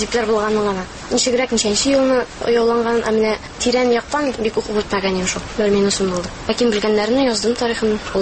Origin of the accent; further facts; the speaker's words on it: Kargaly, Orenburg Oblast, Russia; Презентация үзебезнең туган ягыбыз Каргал турында ясадык без ишебездә.